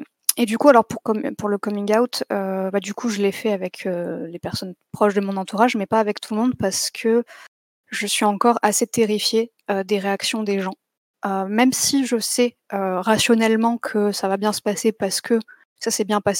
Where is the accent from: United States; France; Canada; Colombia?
France; Genre, je suis une femme comme je suis française.